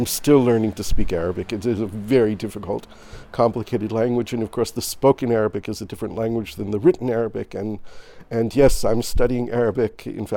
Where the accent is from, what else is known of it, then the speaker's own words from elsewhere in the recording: New York, United States; My political activism history goes back to the time that I was a little kid, growing up in the United States in the 1960s.